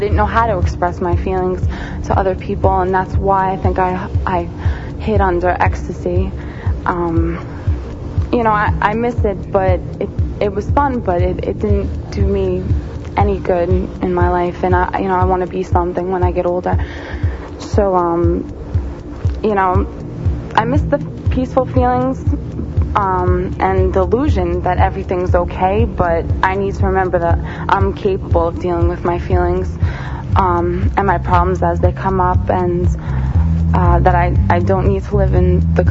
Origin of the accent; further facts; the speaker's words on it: New York, United States; I was a cheerleader. I grew up in Long Island, and I was never the type to do these sorts of things.